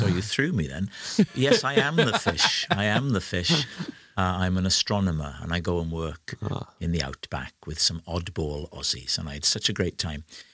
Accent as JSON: {"language": "English", "town": "Port Talbot", "region": "Wales", "country": "United Kingdom", "tie": "born or raised there", "said": "I grew up in South Wales, Port Talbot"}